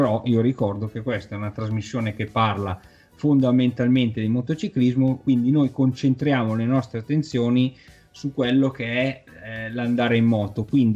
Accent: Milan, Lombardy, Italy; da milanese nato a Milano

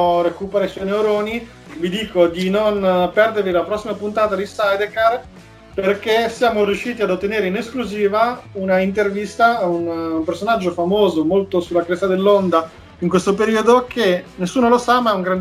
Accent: Bolzano, Trentino-Alto Adige, Italy; now in Milan, Italy; per me che vengo dai monti, cioè, da dove vengo io, cioè da Bolzano.

